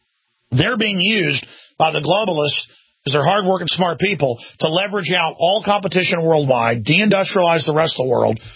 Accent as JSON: {"language": "English", "region": "Wales", "country": "United Kingdom", "said": "I'm Welsh."}